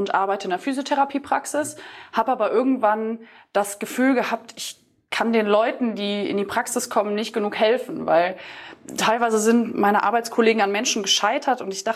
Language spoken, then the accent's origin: German; North Rhine-Westphalia, Germany; ich komme aus NRW, oder zwischen Düsseldorf und Köln und bin 27 Jahre alt